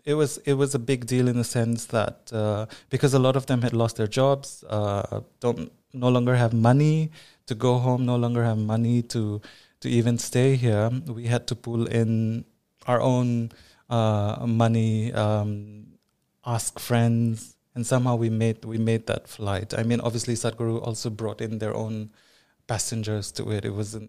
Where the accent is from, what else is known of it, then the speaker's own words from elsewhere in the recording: Manipur, India; now in UAE; because I am from Northeast India, from a state called Manipur